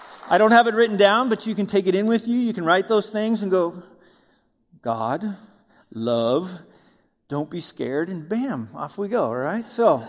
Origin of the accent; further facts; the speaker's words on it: Wyoming, United States; I'm from Wyoming. When you're born, they don't give you a baby rattle.